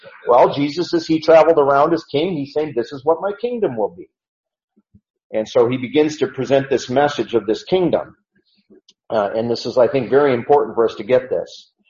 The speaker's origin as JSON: {"language": "English", "region": "Iowa", "country": "United States", "tie": "born or raised there", "said": "my first time I listened to Dave speak when I was growing up in Iowa"}